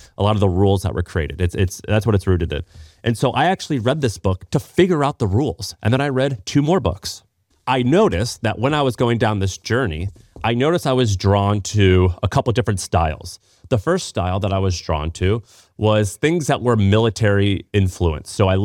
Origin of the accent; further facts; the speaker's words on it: Midwest, United States; I'm from the Midwest and I sort of love stoicism.